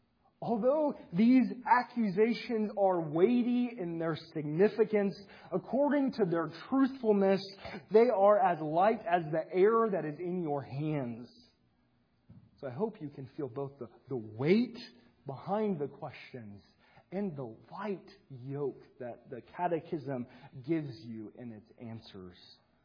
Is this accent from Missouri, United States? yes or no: yes; Missouri, United States; a prominent minister in my home state, in Missouri